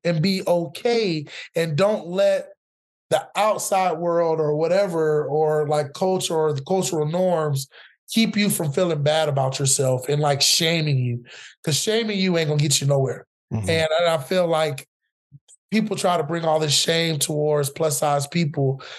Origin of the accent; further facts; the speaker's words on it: Orlando, Florida, United States; Like I'm excited that I'm like from Orlando and I can talk about this major company that's in Orlando